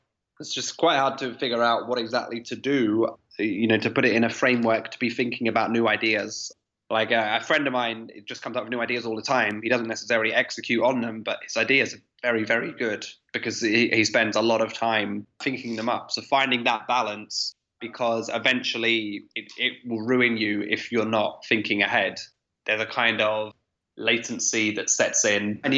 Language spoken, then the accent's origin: English; England, United Kingdom; I'm English. I spoke in English.